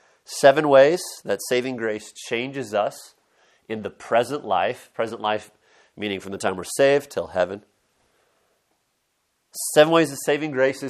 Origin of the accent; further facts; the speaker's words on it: Oregon, United States; You know, we used to have these fun centers where I grew up in Western Oregon.